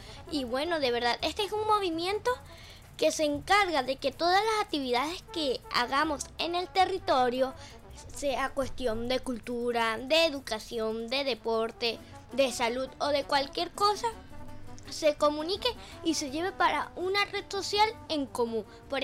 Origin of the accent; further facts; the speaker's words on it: Caracas, Capital District, Venezuela; Sí, soy caraqueña. Exactamente, nací en la parroquia San Agustín.